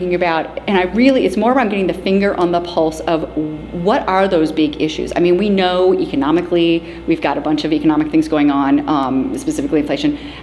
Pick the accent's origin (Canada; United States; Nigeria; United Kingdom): United Kingdom; England; that is an E, please, because I am English.